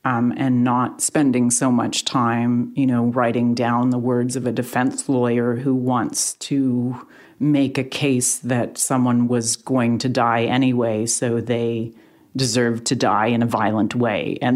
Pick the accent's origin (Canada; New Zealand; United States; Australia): Canada; And I agree that it is up to us, you and I, as two Canadian journalists, to have some hard conversations about what we do and how we do it.